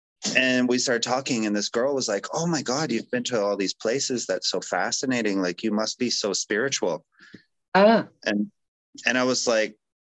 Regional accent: Ontario, Canada; Yeah, I grew up near Toronto.

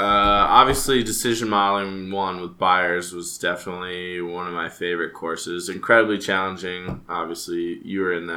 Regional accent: Iowa, United States; So I grew up in Iowa, in the Midwest my whole life.

